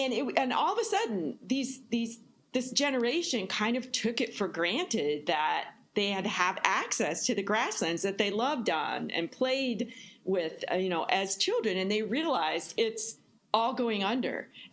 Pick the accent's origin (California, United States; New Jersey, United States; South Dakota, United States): South Dakota, United States; Mitchell; I grew up in Mitchell, South Dakota, and my family, my ancestors were all settler colonials coming to the northern grasslands, to Nebraska and South Dakota.